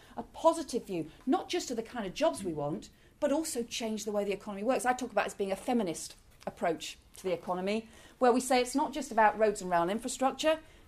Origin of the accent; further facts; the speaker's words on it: England, United Kingdom; also born or lived in Scotland; I was born in Scotland, brought up in England, family from the north, went to school in the south.